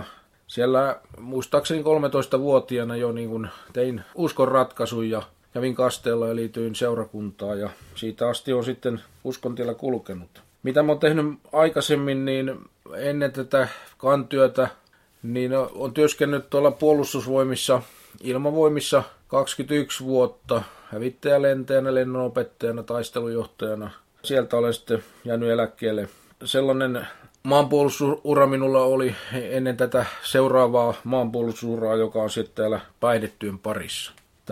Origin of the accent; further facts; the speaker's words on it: Evijärvi, South Ostrobothnia, Finland; olen tuolla Etelä-Pohjanmaalla syntynyt siellä 50-luvun lopussa Evijärvellä ja olen siellä elänyt ja kasvanut nuoruuteni ja myöskin kouluni käynyt, peruskoulut, keskikoulun silloin siihen aikaan ja ammattikoulut ja niin edespäin. Ja sieltä sitten armeijan lähdön jälkeen lähdin 70-luvun lopussa